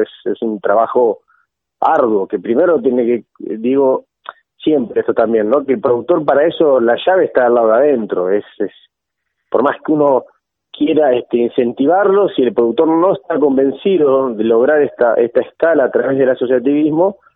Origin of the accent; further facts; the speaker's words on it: Argentina; acá hay un punto fuerte que como productor argentino tenemos que destacar